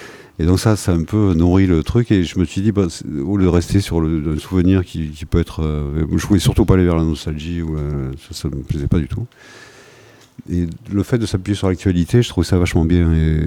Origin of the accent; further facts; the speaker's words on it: France; elle m'a appris à répondre, je suis français